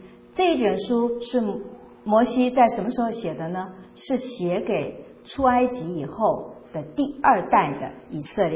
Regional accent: China; 这个在我们中国人当中，我们发现很多时候我们很多人也是同样有两个名字

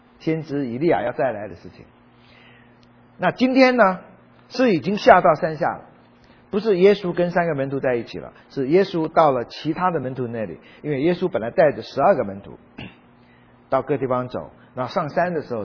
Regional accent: China

